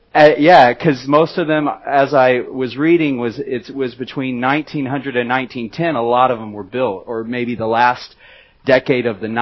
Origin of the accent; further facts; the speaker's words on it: Kansas, United States; now in Dunedin, New Zealand; and I'm a member of Caversham Community Church in Dunedin. We've been there a couple years, and I'm from Kansas, USA.